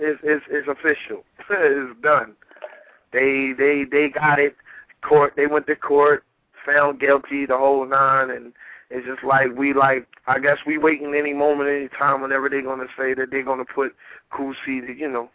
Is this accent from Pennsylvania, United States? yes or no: yes; Philadelphia, Pennsylvania, United States; Like I represent New York big, but I'm from Philly.